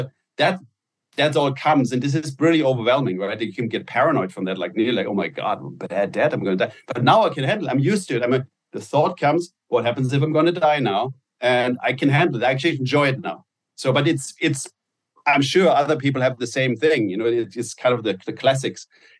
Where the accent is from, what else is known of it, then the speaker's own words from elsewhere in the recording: Germany; English is a second language; in Germany, Nutella was I grew up on Nutella